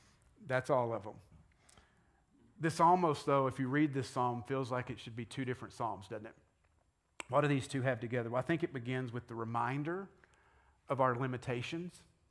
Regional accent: the South, United States; You gotta love Mamaw, that means we're from the South.

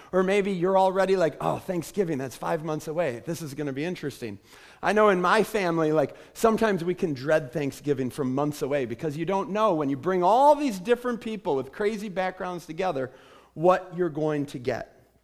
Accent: Wisconsin, United States; when I was growing up in Wisconsin, which is largely Catholic, especially in the area I was raised in, like everybody I knew, we all lived in your typical nuclear family.

